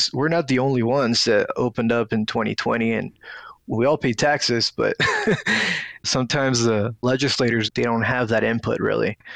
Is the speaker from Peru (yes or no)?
yes; Peru; now in United States